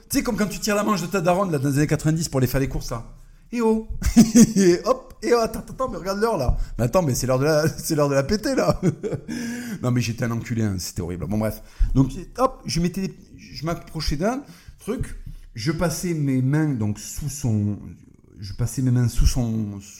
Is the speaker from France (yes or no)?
yes; Toulouse, Occitanie, France; Donc j'avais passé les 2 derniers mois de l'année chez moi à Toulouse.